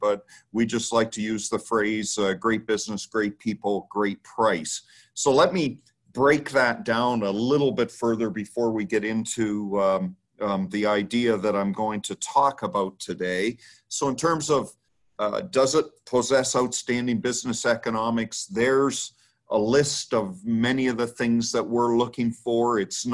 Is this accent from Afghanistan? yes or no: no; Canada; Now, I'm a Canadian